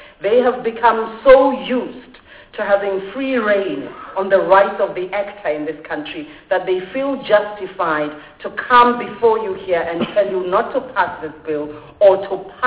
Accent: South Africa; I am a South African actor.

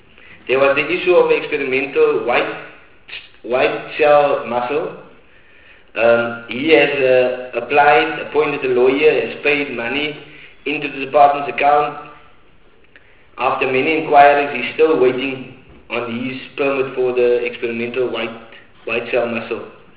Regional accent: Port Elizabeth, Eastern Cape, South Africa; and I'm from Port Elizabeth.

